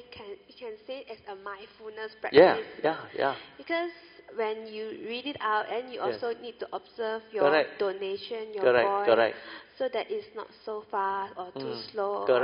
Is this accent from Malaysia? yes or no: yes; Klang, Selangor, Malaysia; I'm from Klang.